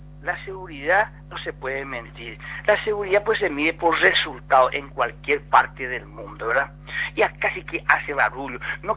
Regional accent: Bahía Negra, Alto Paraguay, Paraguay; Yo soy una familia muy pobre, yo vine a estudiar de Bahía Negra, el Chaco, entré en el Liceo Acostañú

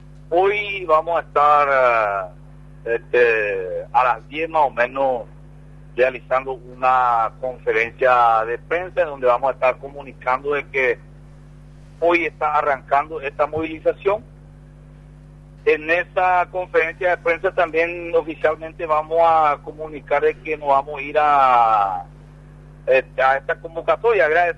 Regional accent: Paraguay; como paraguayos

